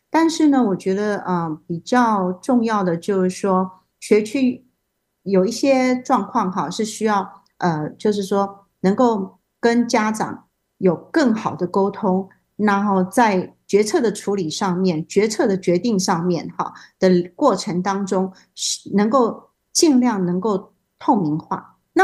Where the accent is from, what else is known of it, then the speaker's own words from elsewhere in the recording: Taiwan; moved away as an adult; now in United States; 我来自台湾。我在没有来台湾之前，我就是一个美术老师。现在呢我住在湾区已经35年了